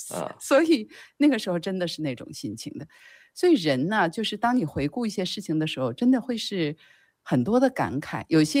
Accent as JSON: {"language": "Chinese", "country": "China", "said": "就对这个事儿，我们从国内出来的人，对这个事儿就觉得有点七上八下"}